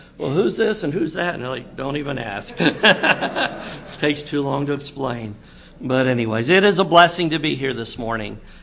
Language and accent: English; Florida, United States; moved away as an adult; We're moving to Louisiana. We're Florida crackers, born and raised in Florida.